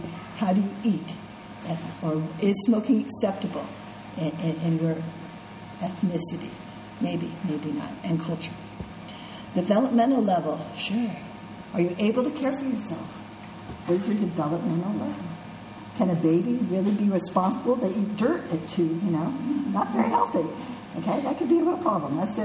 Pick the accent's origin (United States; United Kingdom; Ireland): Ireland; the meat, my pastries, and tea that we do as Irish people, and, you know, the Irish are never known for food.